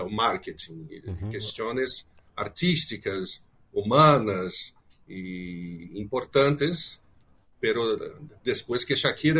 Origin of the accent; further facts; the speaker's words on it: Brazil; Spanish is a second language; Como brasileño e hincha del Flamengo, saben que le tenemos un cariño especial por Uruguay.